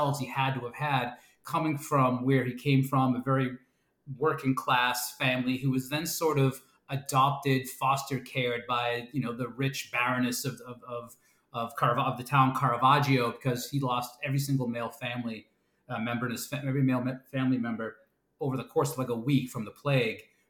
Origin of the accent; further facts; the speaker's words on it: Boston, Massachusetts, United States; And I think that's me growing up in Boston, in a working class family, but then going to college, being like the first to graduate